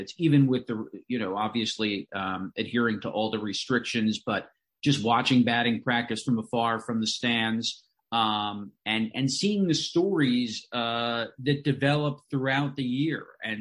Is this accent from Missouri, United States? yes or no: no; Long Island, New York, United States; Yeah, well, it's funny, Mike, and I'm from Long Island, and certainly a lot of folks that went to my high school went to Binghamton University.